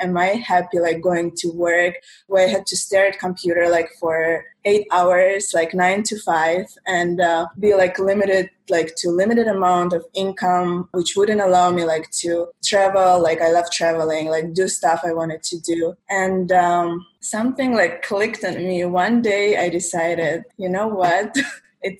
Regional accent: Kyrgyzstan; now in United States; So I immigrated to America in 2011, and I'm Korean ethnically, but I come from Kyrgyzstan, which is a former Soviet Union republic. So I moved to Virginia in 2011, and I pretty much had to start from scratch.

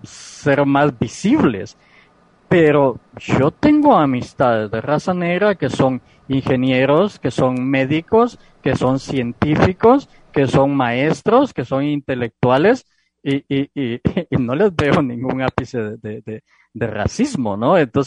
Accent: Guatemala; yo que soy guatemalteco

